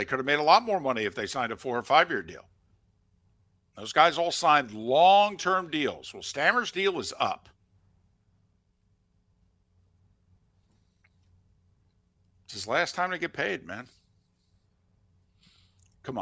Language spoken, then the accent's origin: English; United States; And I'm American. I don't even care about you guys.